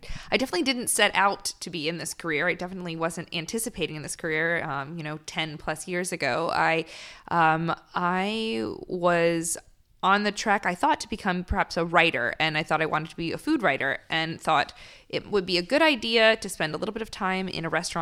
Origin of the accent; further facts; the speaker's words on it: North Carolina, United States; It was in California. I was from North Carolina.